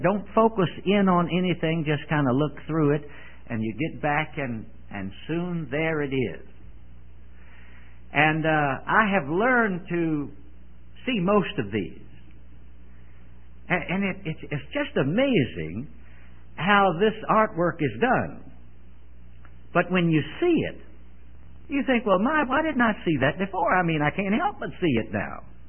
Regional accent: Richmond, Virginia, United States; I remember the first time when we were in my hometown of Richmond, Virginia, Louise and I, with some family members, were in one of the malls.

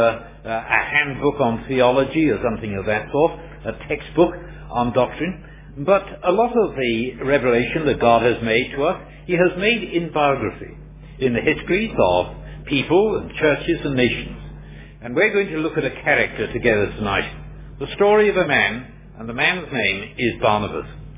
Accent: Wales, United Kingdom; It's the kind of name that a Welshman, and I am a Welshman, would like to say Gorokan

